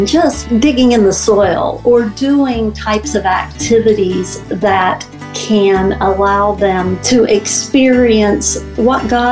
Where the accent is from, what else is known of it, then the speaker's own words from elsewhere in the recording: Portsmouth, Ohio, United States; I grew up in Portsmouth. I've always lived in Scioto County. I grew up in church.